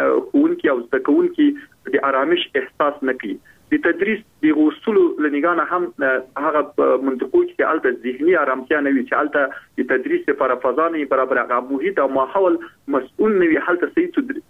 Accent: Logar, Afghanistan; زه خپله د لوګر ولایت یم

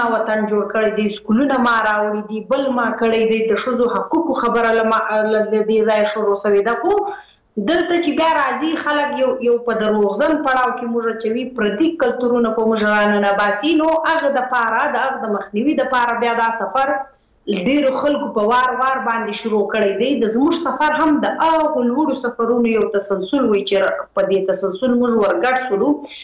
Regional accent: Khyber Pakhtunkhwa, Pakistan; زه ته دواړې د پښتونخوا وطن بچي یو دلته پاتې سوي یو دلته پیدا سوي یو

